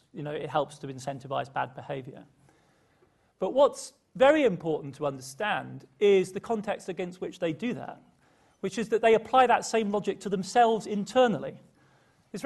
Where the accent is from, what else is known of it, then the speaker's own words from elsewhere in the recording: Germany; accent: English; I grew up in Germany. I have a British passport. I sound English, but all of my essential reference points are Bessie. I'm a West German.